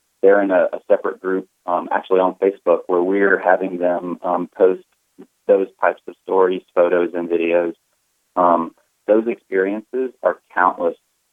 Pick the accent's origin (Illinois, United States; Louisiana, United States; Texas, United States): Louisiana, United States; Lafayette; also born or lived in Lake Charles / Shreveport; now in Baton Rouge, United States; I was born in Lake Charles. I went to high school in Lafayette, and I live in Baton Rouge now. I lived in Shreveport, actually, for 13 years in between. So I'm from Louisiana. My family's from here.